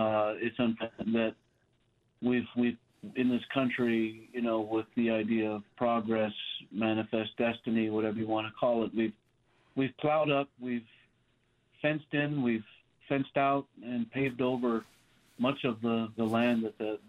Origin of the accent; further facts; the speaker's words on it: Wyoming, United States; Well, I grew up on the Wind River Reservation with a biologist's father and spent a good deal of my upbringing hunting and fishing and camping, spending time outdoors.